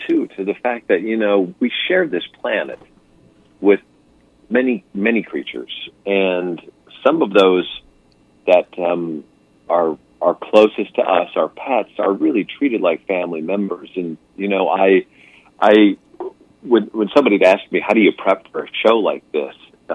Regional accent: Iowa, United States; And I remember growing up in Iowa on the farm, and we'd always get attached to those little baby calves when they were born and stuff like that.

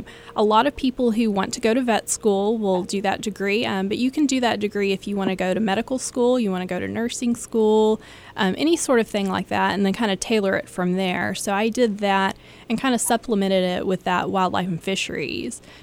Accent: Texas, United States; I went to Texas A&M. I'm from Texas.

